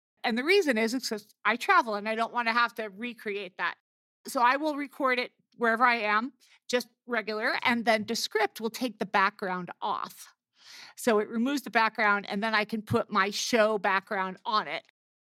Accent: New Jersey, United States; I'm from New Jersey. I talk really fast.

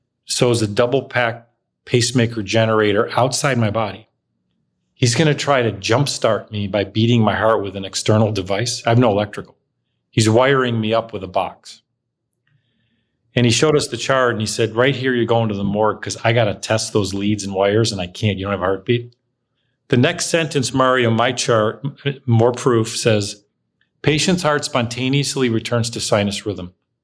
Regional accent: Tucson, Arizona, United States; And remember, I'm from Tucson. We're strangers in Phoenix.

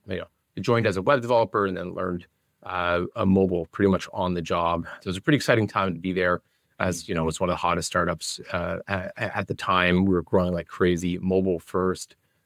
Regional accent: Canada; I'm originally from Canada. I was living in Vancouver.

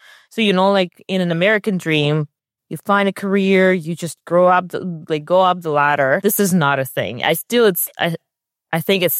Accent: Russia; English is a second language; moved away as an adult; now in United States; I grew up in Russia. I did travel a lot because I was an athlete.

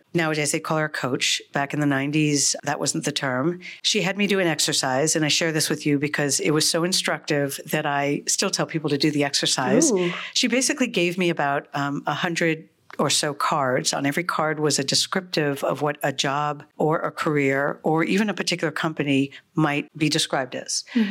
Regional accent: New York City, New York, United States; I am a New Yorker through and through. So I talked about my grandmother's Vienna, Cape Town, but I grew up in New York and there's nowhere else on this planet that I feel at home.

